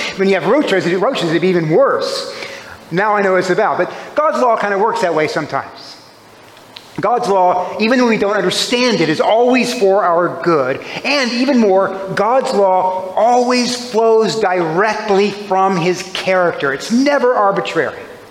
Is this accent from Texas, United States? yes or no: yes; Corpus Christi, Texas, United States; I was raised in Corpus Christi. Corpus Christi, if you've ever been there, is a roach-infested, humid place.